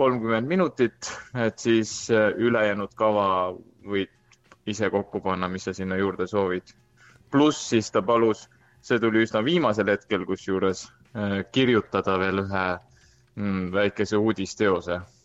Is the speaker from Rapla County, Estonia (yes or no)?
yes; Rapla, Rapla County, Estonia; kui ma nii-öelda kooliajal Raplas õppisin ja oma ema kooris laulsin